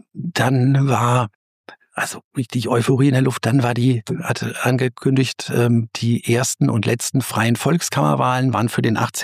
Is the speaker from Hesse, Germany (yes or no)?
yes; Hesse, Germany; dem CDU-Kreisverband Vogelsberg, meiner Heimat